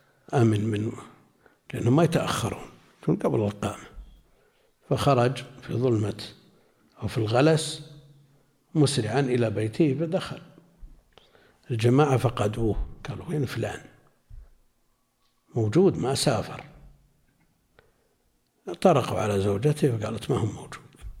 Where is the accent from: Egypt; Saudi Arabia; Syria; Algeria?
Saudi Arabia; Najd; وعندنا في نجد وسمعنا وتداول الناس الفتوى